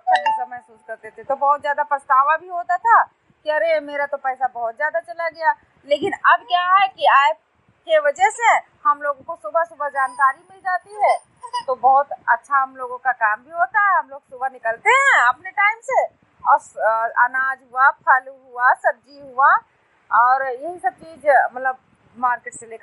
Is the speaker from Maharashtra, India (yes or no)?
no; Lakharampur, Uttar Pradesh, India; मैं ब्लॉक विशेषरगंज से हूं, ग्राम पंचायत लखारामपुर, गांव लखारामपुर की